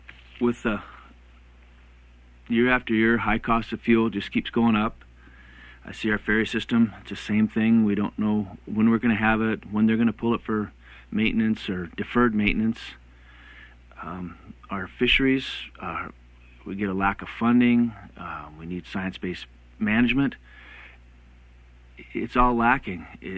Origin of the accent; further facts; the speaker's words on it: Cordova, Alaska, United States; I'm born and raised in Cordova. I have a wife and four kids of 22 years. I'm a 35-year commercial fisherman.